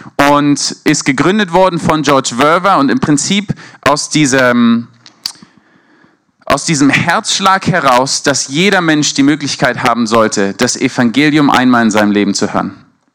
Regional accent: Berlin, Germany; also born or lived in London; now in Mosbach, Germany; Ich bin Berliner. Berlin, London, Mosbach.

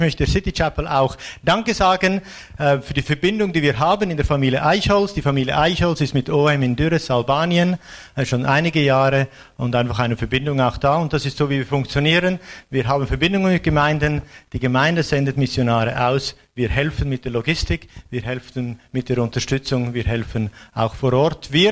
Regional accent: Switzerland; now in Mosbach, Germany; bin aus der Schweiz. Ich wohne aber in Deutschland. Ich wohne in Mosbach seit 3 Jahren schon.

